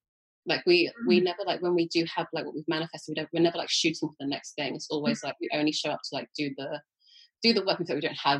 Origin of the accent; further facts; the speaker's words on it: London, United Kingdom; I'm born and raised in London, and I've always felt like I've had to stay in London my whole life or go to like another big city.